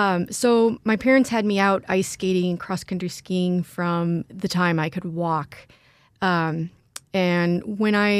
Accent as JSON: {"language": "English", "region": "Alaska", "country": "United States", "tie": "born or raised there", "said": "I cannot say enough positive things about growing up in the Nordic community in Alaska."}